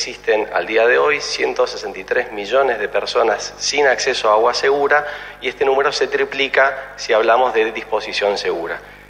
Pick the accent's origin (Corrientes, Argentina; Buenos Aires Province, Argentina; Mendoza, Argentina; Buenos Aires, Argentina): Mendoza, Argentina; yo soy de Mendoza, una provincia donde la Constitución, la Ley de Aguas, precede a la Constitución provincial